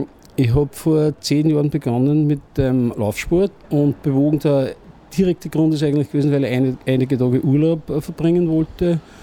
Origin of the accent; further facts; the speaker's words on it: Linz, Upper Austria, Austria; Ich komme aus Österreich, im konkreten Fall aus Oberösterreich. Aus der Landeshauptstadt Linz heißt es.